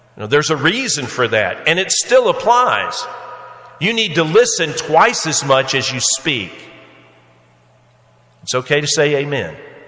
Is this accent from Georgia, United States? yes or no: yes; Atlanta, Georgia, United States; born there; In Georgia, where I'm from, I was born in Atlanta, Georgia, and I love the state of Georgia. I'm a Georgia boy.